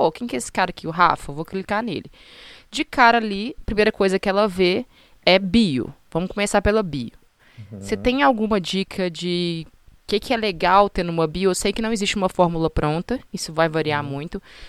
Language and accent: Portuguese; Belo Horizonte, Minas Gerais, Brazil; eu colocar que eu sou de Belo Horizonte, de repente, é um limitador para a pessoa.